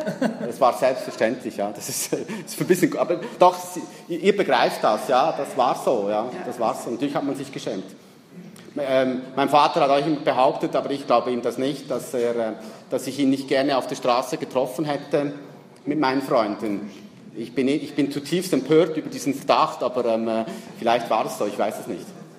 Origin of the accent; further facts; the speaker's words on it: Naples, Campania, Italy; accent: Neapolitan; German is a second language; Meine Eltern kommen ja aus Neapel und ich habe zu Hause ja Dialekt gesprochen, neapolitanischen Dialekt.